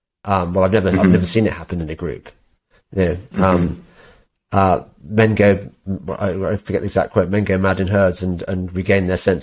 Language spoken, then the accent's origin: English; England, United Kingdom; It's very hard to go through that and not come away with the belief that as an Englishman, you've won the lottery in life